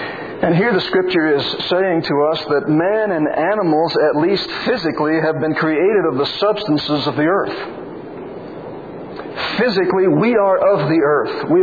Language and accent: English; Illinois, United States; I was raised in Illinois.